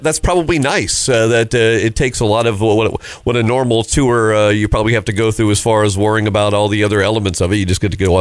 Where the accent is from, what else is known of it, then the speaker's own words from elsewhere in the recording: Ohio, United States; also born or lived in Atlanta; I mean, I grew up in Ohio, so I was a Browns fan growing up in the Brian Sipe era.